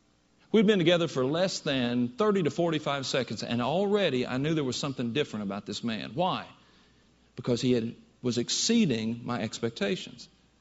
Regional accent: Princeton, Kentucky, United States; Now, I grew up in Princeton, Kentucky. I think I learned a certain amount of courtesy and you know, good manners.

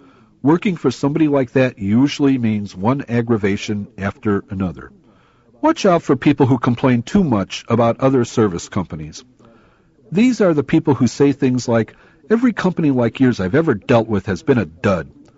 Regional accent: Chicago, Illinois, United States; Back in the early 1970s, I helped put myself through college by driving a taxi cab in my hometown of Chicago.

